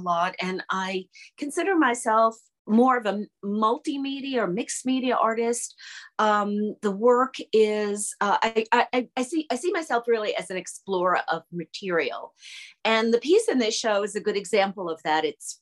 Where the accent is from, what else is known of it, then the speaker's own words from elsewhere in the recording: Connecticut, United States; I'm from Connecticut. I call myself a mixed media artist.